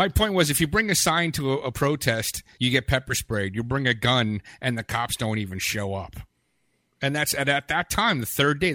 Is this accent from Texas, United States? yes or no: no; New York, United States; we're all from New York.